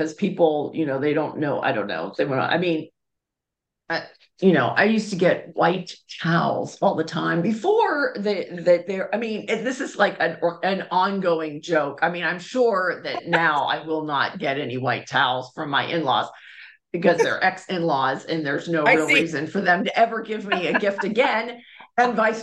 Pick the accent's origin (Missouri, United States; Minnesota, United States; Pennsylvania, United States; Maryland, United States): Pennsylvania, United States; Pittsburgh; I always think it's nice because I grew up in Pittsburgh.